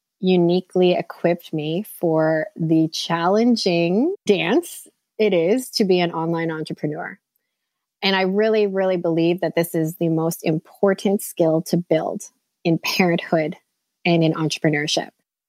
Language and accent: English; Toronto, Ontario, Canada; moved away as an adult; now in United States; So we live in a very small town in Southwest Florida, and we intentionally moved here. So I grew up in Toronto, Canada for my whole life. And just a year ago, we made this big move